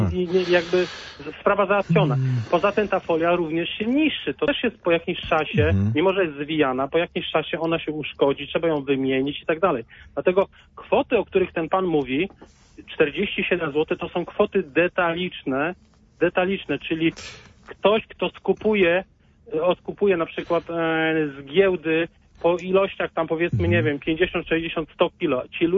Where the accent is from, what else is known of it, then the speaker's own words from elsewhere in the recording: Greater Poland Voivodeship, Poland; Akurat pochodzę z rejonu, gdzie jest chyba największe zagłębie sadów w Wielkopolsce.